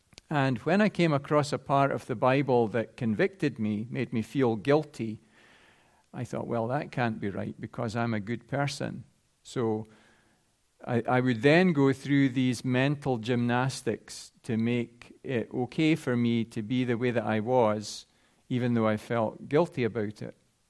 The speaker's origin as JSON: {"language": "English", "town": "Luthrie", "region": "Scotland", "country": "United Kingdom", "tie": "born or raised there", "said": "I grew up in Northeast Fife. The village I'm from is called Luthry."}